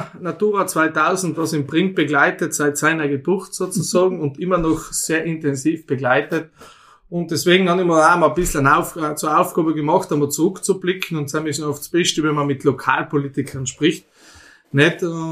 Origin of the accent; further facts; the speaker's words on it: Toblach, South Tyrol, Italy; moved away as an adult; also born or lived in Vienna; ich komme aus Doblach, bin aufgewachsen auf einem Bergbauernhof, der sich auf 1600 Meter befindet. Bin nach meiner Matura nach Wien aus